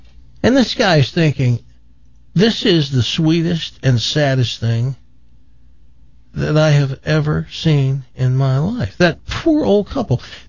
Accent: Tennessee, United States; I grew up in Tennessee. Confederate flags were everywhere.

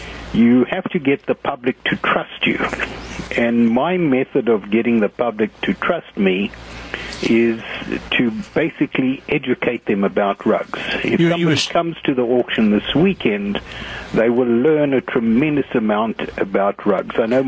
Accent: Zimbabwe; moved away as an adult; also born or lived in South Africa; now in United Kingdom; I came to this country in 1978, and actually I'm not British. I'm from Rhodesia, or Zimbabwe, as it's called today.

